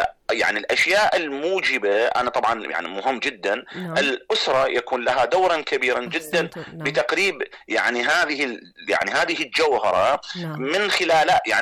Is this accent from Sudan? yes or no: no; Iraq; انا اتحدث يعني كعراقي